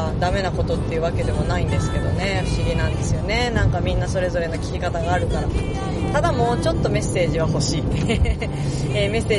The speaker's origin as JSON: {"language": "Japanese", "town": "Setagaya", "region": "Tokyo", "country": "Japan", "tie": "born or raised there", "said": "私の生まれ育った東京都世田谷区"}